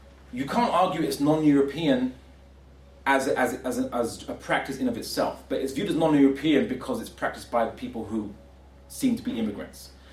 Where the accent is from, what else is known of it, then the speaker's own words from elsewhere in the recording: Pakistan; What? I'm actually Pakistani.